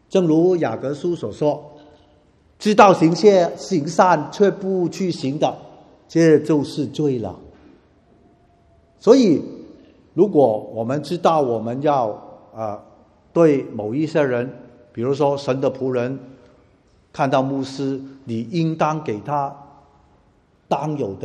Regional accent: Hong Kong; now in Australia; 现在香港虽然是我土生土长的

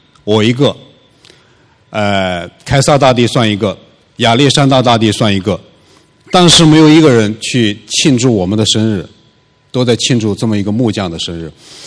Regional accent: Shanghai, China; 我是从上海来

